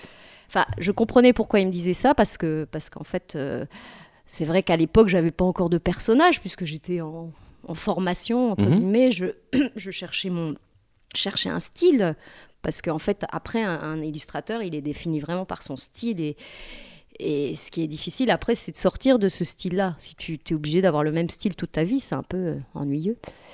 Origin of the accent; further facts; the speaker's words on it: Cherbourg, Normandy, France; born there; Donc je suis née à Cherbourg en Normandie, juste en face de l'Angleterre.